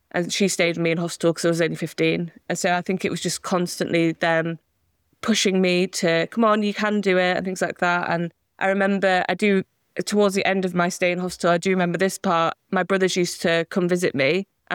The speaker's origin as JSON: {"language": "English", "town": "Leeds", "region": "Yorkshire and the Humber", "country": "United Kingdom", "tie": "born or raised there", "said": "My one big thing growing up in Leeds was I absolutely loved horses."}